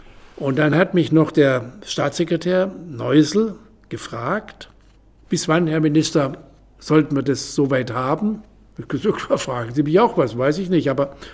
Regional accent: Hornberg, Baden-Württemberg, Germany; ich bin in Homberg im Schwarzwald aufgewachsen, aus kleinbürgerlichen Verhältnissen.

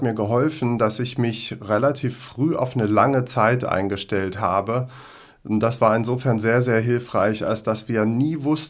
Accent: Göttingen, Lower Saxony, Germany; in meiner Heimatstadt Göttingen

